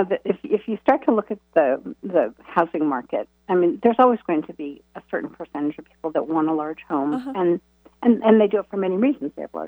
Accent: Germany; And I grew up in Germany, so we did have a big house in Germany

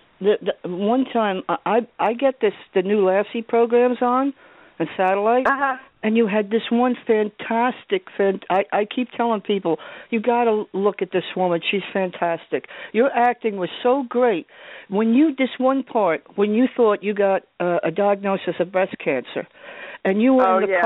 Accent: New Jersey, United States; also born or lived in Georgia; because I'm really from Jersey, but I was down in the Army in Fort Gordon, and then I stayed down there

